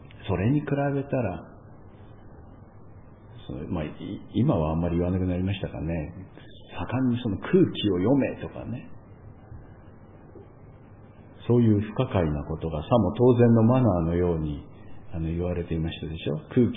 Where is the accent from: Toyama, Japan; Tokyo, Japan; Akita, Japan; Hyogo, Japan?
Akita, Japan; 私は東北人、秋田県人なんですけども、